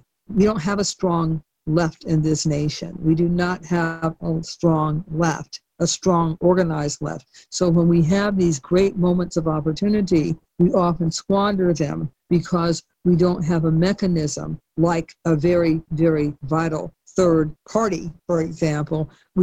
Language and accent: English; Cleveland, Ohio, United States; And I grew up in Cleveland, Ohio, and CORE was a national organization.